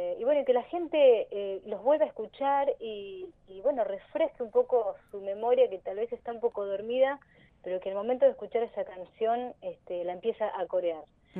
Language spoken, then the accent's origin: Spanish; Carabelas, Buenos Aires Province, Argentina; fue la primera canción que aprendí a cantar allá en mi pueblo, en Carabelas